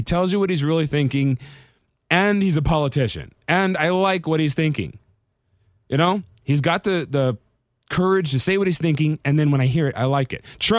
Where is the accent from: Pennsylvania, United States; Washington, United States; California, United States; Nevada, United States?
Nevada, United States; Las Vegas; right here in my hometown of Vegas